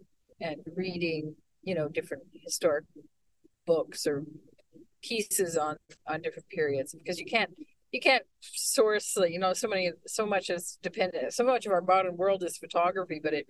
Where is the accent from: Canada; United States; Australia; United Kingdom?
Canada; West Coast; also born or lived in prairies; now in Nova Scotia, Canada; No, I'm actually from the prairies originally, and I grew up on the West Coast, so I've been all over this country. And we have a place now, my husband and I, in Nova Scotia.